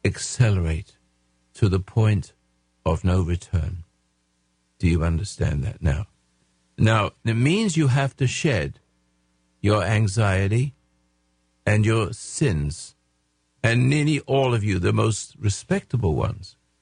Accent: England, United Kingdom; accent: English; now in Grants Pass, United States; I still got my English accent.

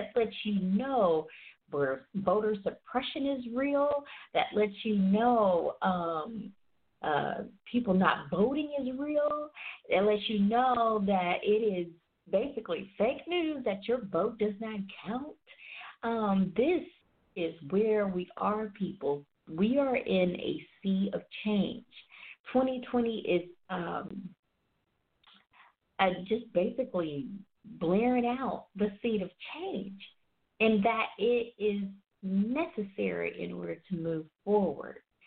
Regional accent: Tennessee, United States; From where I'm from the southern area, I'm from Tennessee

